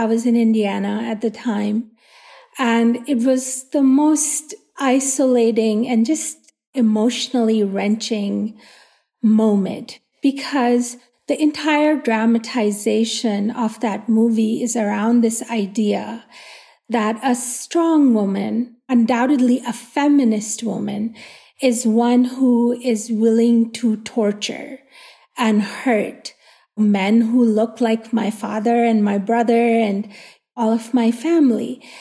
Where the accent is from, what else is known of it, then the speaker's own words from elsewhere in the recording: Pakistan; I'm not from Afghanistan, but neighboring Pakistan